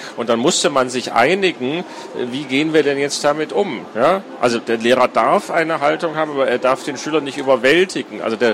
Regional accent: Hesse, Germany; ich komme aus Hessen und bin in den 80er Jahren groß geworden.

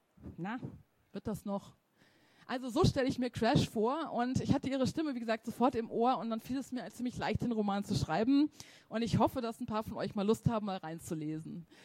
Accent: Bavaria, Germany; wie wir es bei uns in Bayern mit Brennholz macht.

